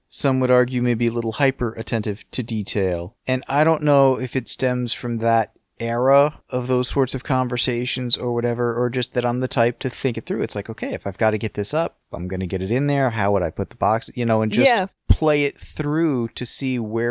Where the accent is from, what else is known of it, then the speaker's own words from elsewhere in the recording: San Diego, California, United States; I grew up in San Diego, which is a reasonably flat downtown.